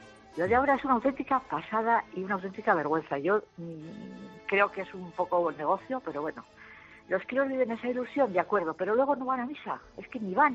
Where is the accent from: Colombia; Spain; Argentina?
Spain; Bilbao, Basque Country; Nosotros somos 4 hermanas, somos de Bilbao